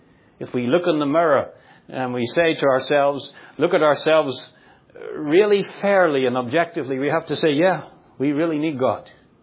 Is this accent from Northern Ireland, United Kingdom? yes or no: yes; Northern Ireland, United Kingdom; I grew up in Northern Ireland. Not far from where I grew up.